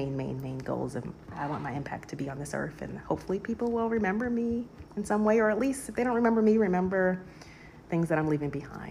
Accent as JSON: {"language": "English", "town": "Jersey City", "region": "New Jersey", "country": "United States", "tie": "born or raised there", "said": "so I grew up in Jersey City, New Jersey, and my backyard was literally, y'all, a graveyard."}